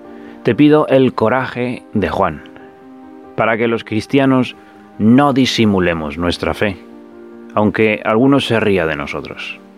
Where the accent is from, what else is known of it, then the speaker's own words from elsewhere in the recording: England, United Kingdom; also born or lived in Spain; Sí, soy yo. Soy inglés y español.